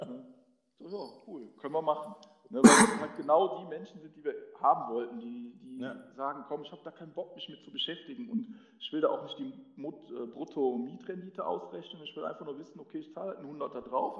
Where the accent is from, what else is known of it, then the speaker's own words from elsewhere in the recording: Eschweiler, North Rhine-Westphalia, Germany; Ich komme hier aus Eschweiler, Aachen. Also hier, ja, schon Rheinland.